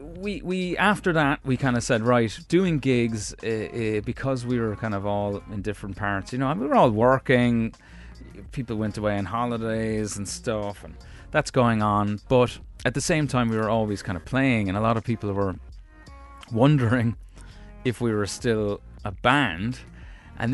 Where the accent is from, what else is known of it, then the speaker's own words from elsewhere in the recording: United States; born there; Maybe I am one, actually, because I was born in America.